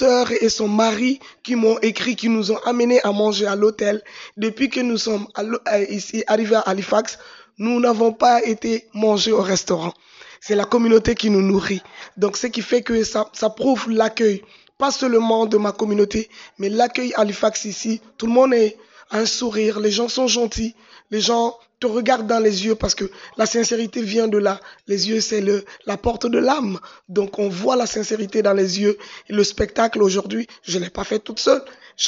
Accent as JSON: {"language": "French", "country": "Mali", "lives_now": "Montreal, Canada", "said": "griotte d'origine du Mali, mais je suis une panafricaine. Je viens de partout d'Afrique, mais je réside à Montréal."}